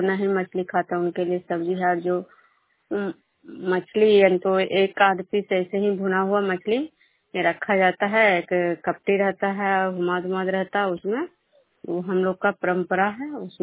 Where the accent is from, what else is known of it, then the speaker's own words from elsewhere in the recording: Vishnupur, Bihar, India; मैं विष्णुपुर ग्राम खुदरा पंचायत नालंदा जिला नगर निगम प्रखंड के निवासी हूँ।